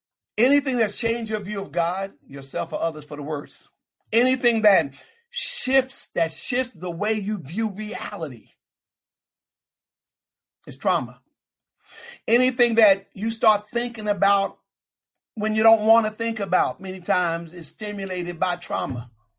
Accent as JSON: {"language": "English", "town": "Jersey City", "region": "New Jersey", "country": "United States", "tie": "born or raised there", "said": "I grew up in Jersey City, New Jersey."}